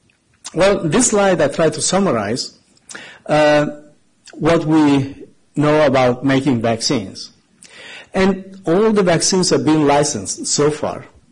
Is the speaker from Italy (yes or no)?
yes; Siena, Tuscany, Italy; English is a second language; And then I come from Siena in Italy